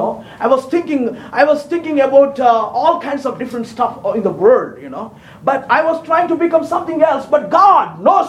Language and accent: English; India; I'm from India already.